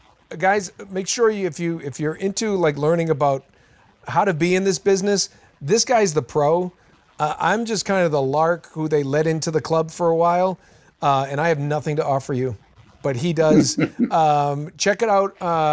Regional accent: Wales, United Kingdom; No, I'm Welsh, and I've always wanted to go to Wales.

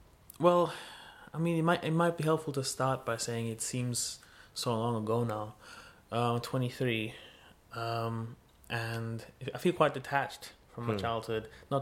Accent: Singapore; moved away; also born or lived in India; I was born in Singapore and raised in North India and Singapore, and then I moved here in 2017. But you know, I'm British. My parents are British. My passport is British.

